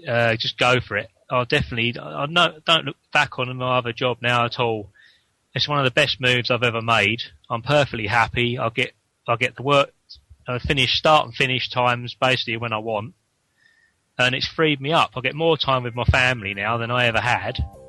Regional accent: Maldon, East of England, United Kingdom; I'm from Malden in Essex, and I'm on the Level 2 plumbing course.

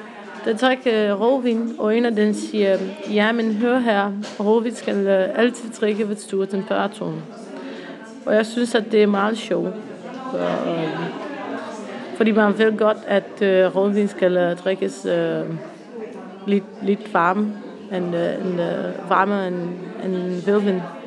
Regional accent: Romania; Danish is a second language; jeg kommer fra Rumænien. Og jeg vil gerne tale lidt om humor i mit land.

